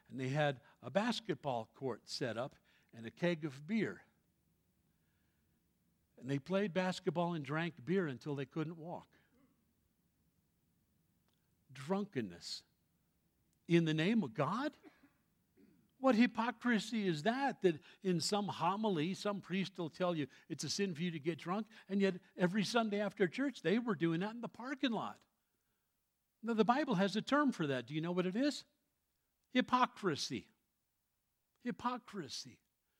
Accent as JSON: {"language": "English", "town": "New York City", "region": "New York", "country": "United States", "tie": "born or raised there", "said": "When I was a kid growing up, I grew up in New York City"}